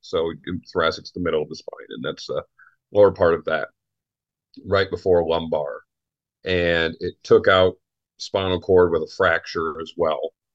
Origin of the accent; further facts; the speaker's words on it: Minnesota, United States; also born or lived in Sugar Land, Texas; I was born in Minnesota, right outside the Twin Cities area. And about 1 year old, I think, that we moved to Sugar Land, Texas, right outside of Houston. I grew up there until about seven or eight. And then we moved back to Minnesota.